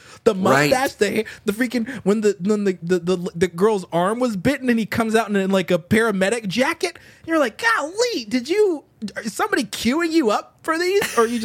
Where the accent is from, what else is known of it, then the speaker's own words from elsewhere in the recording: Tanzania; now in United States; So I'm from Tanzania, East Africa. So my mom still lives there, and I have family and friends who live there.